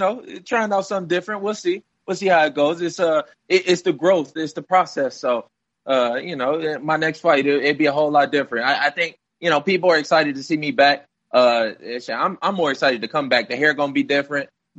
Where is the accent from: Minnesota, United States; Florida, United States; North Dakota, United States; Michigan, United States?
Michigan, United States; Detroit; especially as a young kid growing up in Detroit, it's kind of always been something I shied away from.